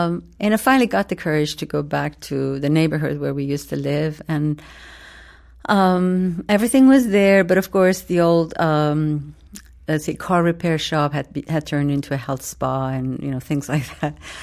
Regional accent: Iran; moved away as an adult; now in United States; I grew up in Iran, left a few months before the revolution. I went to Tehran University. That's where I did my undergraduate in literature and linguistics. Came to America

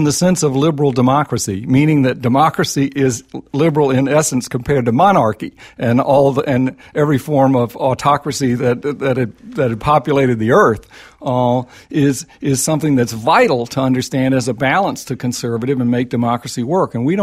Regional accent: the South, United States; When I grew up in the South, Republicans meant Yankee.

